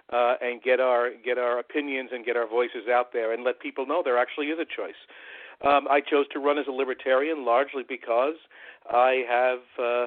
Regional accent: Shelburne, United States; I've served on the Town Conservation Commission in my hometown of Shelburne

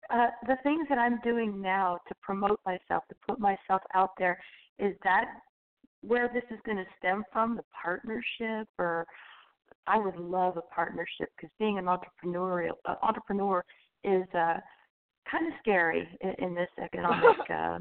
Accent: Florida, United States; I'm from Florida.

